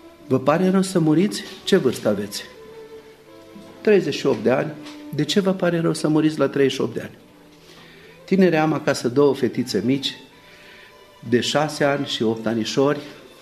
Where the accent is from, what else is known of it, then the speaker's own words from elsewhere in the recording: Hunedoara, Hunedoara County, Romania; Am crescut în Ardeal, între unguri, între nemți, am copilărit cu ei, în Hunedoara, acolo am crescut de mic.